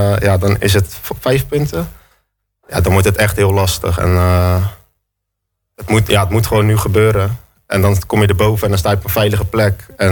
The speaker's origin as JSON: {"language": "Dutch", "town": "Amsterdam", "region": "North Holland", "country": "Netherlands", "said": "Als Amsterdammer, ja."}